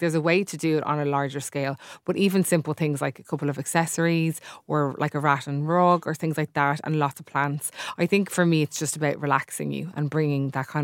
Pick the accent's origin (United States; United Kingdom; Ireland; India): Ireland; we're Irish, like we're living in Ireland.